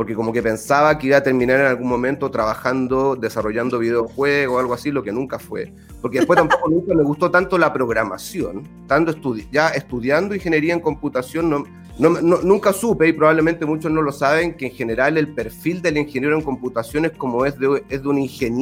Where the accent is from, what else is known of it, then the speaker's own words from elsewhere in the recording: Tocopilla, Antofagasta, Chile; yo estudié en Tocopilla. Yo soy de Tocopilla.